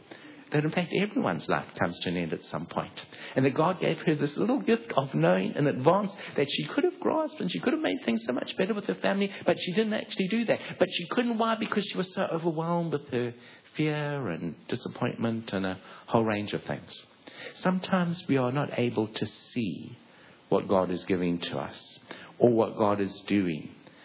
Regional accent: South Africa; I come originally from South Africa

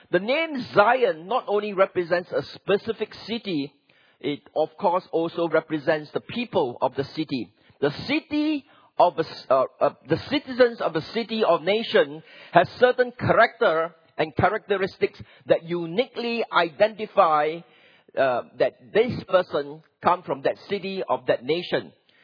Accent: Singapore; I come from Singapore

